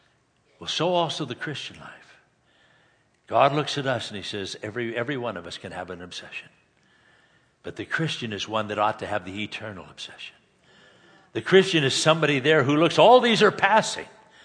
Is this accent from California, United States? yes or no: yes; California, United States; Growing up in Southern California, some of you are old enough to remember Crazy Leg Hurts and Norm Van Brocklin.